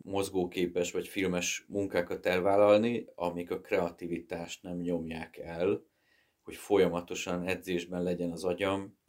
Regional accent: Nyíregyháza, Szabolcs-Szatmár-Bereg, Hungary; moved away as an adult; now in Budapest, Hungary; Nyíregyházán érettségiztem, érettségi után azonnal felköltöztem Budapestre.

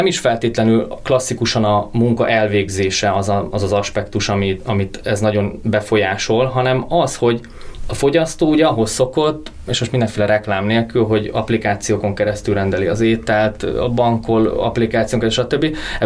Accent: Hungary; magyarként és európaiként, és egy kis ország büszke magyarjaként

